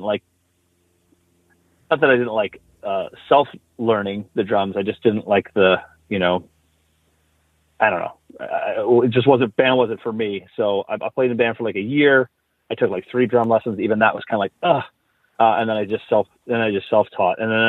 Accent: Troy, Michigan, United States; also born or lived in Detroit; And so I was born in Detroit and we grew up in suburbia in Troy, Michigan.

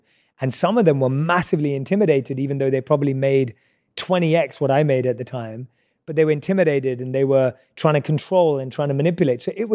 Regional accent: London, United Kingdom; I'm a kid growing up in London who loves music, loves movies, loves life.

